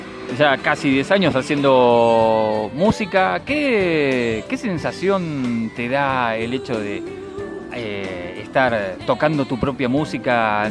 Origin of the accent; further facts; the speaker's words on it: Argentina; now in Mexico; yo soy argentino